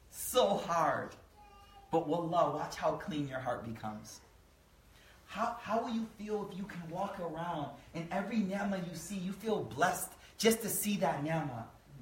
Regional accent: East Coast, United States; now in Dallas, United States; Throwing salt in Dallas. I'm from the East Coast. We throw salt in the winter all the time.

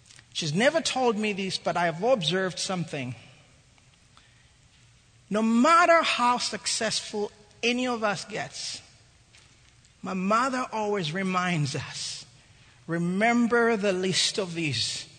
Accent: Uganda; As many of you know, I come from Uganda, and some of you have been to my mother's house. So I was raised in an interesting environment

